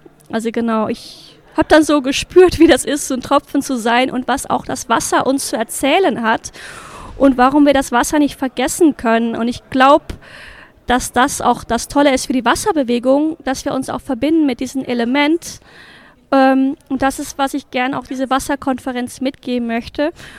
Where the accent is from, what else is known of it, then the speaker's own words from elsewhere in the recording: Netherlands; German is a second language; ich bin in den Niederlanden aufgewachsen und habe auch in meiner Kindheit irgendwie eher Überflutung mitgemacht